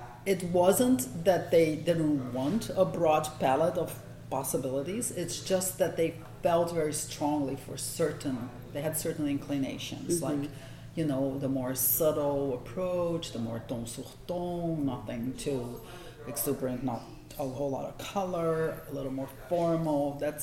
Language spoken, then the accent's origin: English; Brazil; I grew up in Brazil, right?